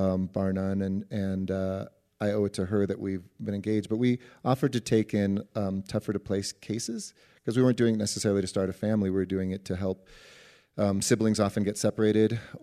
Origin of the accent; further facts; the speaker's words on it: Los Angeles, California, United States; You know, I grew up obviously in Los Angeles in solidly middle class family.